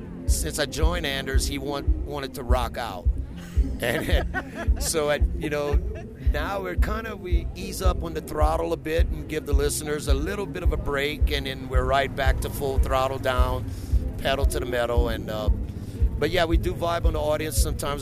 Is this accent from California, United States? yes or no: no; Louisiana, United States; I am from Bayou Lafourche, Louisiana, which is a 2 hours south of New Orleans.